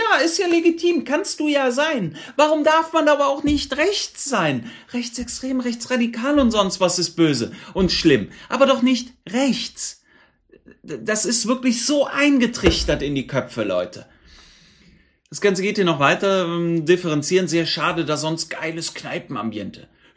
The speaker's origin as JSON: {"language": "German", "town": "Cologne", "region": "North Rhine-Westphalia", "country": "Germany", "tie": "born or raised there", "said": "Ich bin geborener Kölner. Zu meiner Zeit war Köln auch noch anders in den 80er Jahren"}